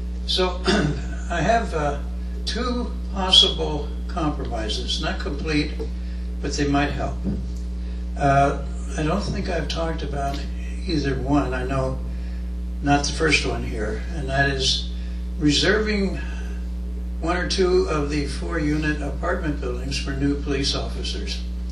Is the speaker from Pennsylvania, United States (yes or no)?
yes; Bethlehem, Pennsylvania, United States; also born or lived in Washington, D.C.; I grew up in Bethlehem in a double home, actually a series of double homes, and until my parents finally had enough money to buy one. And I lived in a row house in D.C. for